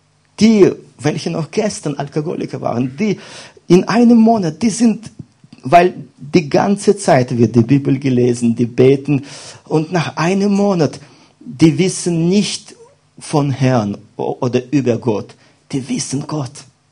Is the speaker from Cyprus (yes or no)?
no; Belarus; German is a second language; Und bei uns in Weißrussland, das ist ein sehr großes Problem